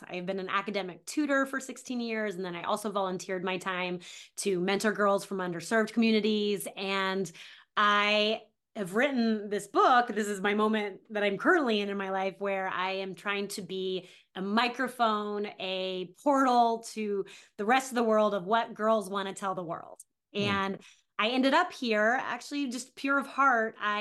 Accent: Colorado Springs, Colorado, United States; So I was in Colorado Springs, which is just like one of those towns that feels like it's perfect to raise a kid in, type of thing.

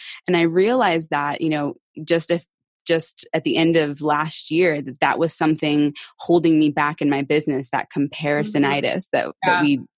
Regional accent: Austin, Texas, United States; also born or lived in Houston; summer before fourth grade, we moved from Houston to Austin. And so I grew up in Austin

